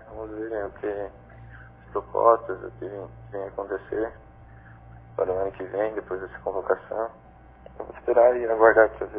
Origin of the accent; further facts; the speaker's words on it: Urusanga, Santa Catarina, Brazil; born there; Sim, é verdade, nasci em Urusanga.